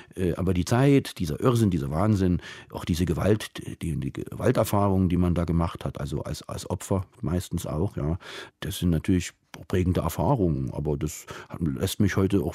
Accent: Halle, Saxony-Anhalt, Germany; born there; now in Leipzig, Germany; Also da bleibe ich doch lieber in Leipzig. Halle, an der Saale, wo ich geboren bin.

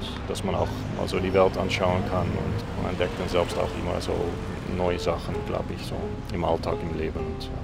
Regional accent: Netherlands; German is a second language; bin aus Holland und ich arbeite als Schriftsteller, Künstler, Illustrator.

